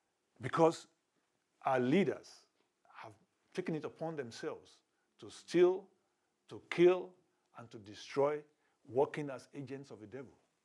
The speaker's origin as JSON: {"language": "English", "country": "Nigeria", "said": "because I come from Nigeria, I can tell this story."}